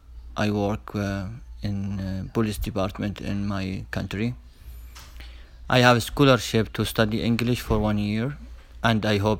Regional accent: Saudi Arabia; English is a second language; now in Tucson, United States; I am from Saudi Arabia. I live in Jubail City. It's the eastern region of Saudi Arabia. I have been here in Tosan since January to study English

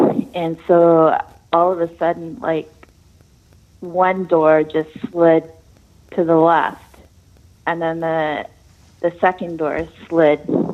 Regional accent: Santa Barbara, California, United States; I'm from Santa Barbara.

